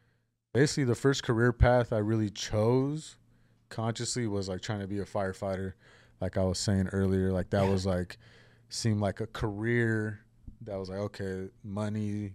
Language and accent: English; Huron, California, United States; It just growing up in Huron, it's always was a mentality of even just coming to Fresno to like pursue more opportunity.